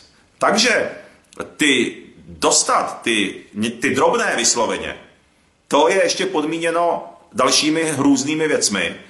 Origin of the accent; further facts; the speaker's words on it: Moravia, Czechia; now in Prague, Czechia; já jsem z Moravy, jak víte, napůl po mamince, tak jsem Moravák, nejsem Čech, a protože nám Moraváku na tom záleží pochopitelně, my jsme Moraváci, tady v Čechách je to jedno, protože teď jsem v Praze